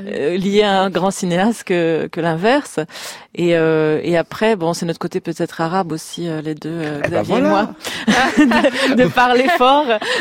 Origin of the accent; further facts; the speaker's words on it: Quebec, Canada; born there; moi, je suis née au Québec. Ma mère, elle est d'origine écossaise, francophone. J'ai aussi du sang scandinave. Mon père, il est tunisien, mais il est berbère.